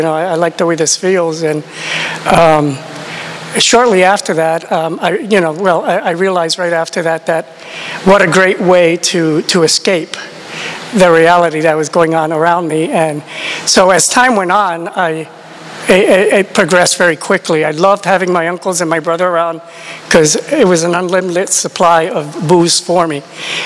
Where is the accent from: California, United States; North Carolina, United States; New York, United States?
New York, United States; New York City; At the time, you know, growing up, I grew up in New York City. I don't remember ever hearing about AA. I didn't find out about AA till I was in Florida.